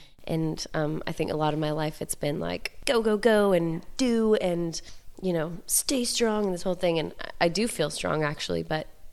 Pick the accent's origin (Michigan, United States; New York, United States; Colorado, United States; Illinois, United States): Colorado, United States; Boulder; Man, I grew up in Boulder, Colorado, went to a public high school, had never even heard of Christian music.